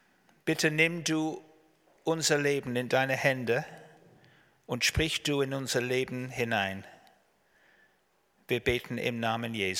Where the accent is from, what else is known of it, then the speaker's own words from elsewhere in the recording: England, United Kingdom; German is a second language; also born or lived in Austria; Und ich bin aus England, wie man sieht und hört.